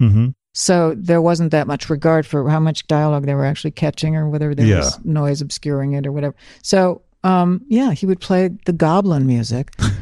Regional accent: Chicago, Illinois, United States; been living on one coast or the other for many, many years, but but I take greater pride in saying I'm from Chicago.

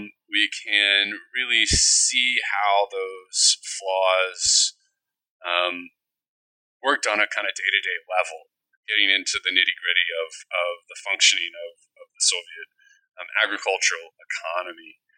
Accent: Midwest, United States; On some basic personal level, it comes from growing up in the Midwest. I lived, quote unquote, in town, but I was, probably 300 yards from the nearest cornfield.

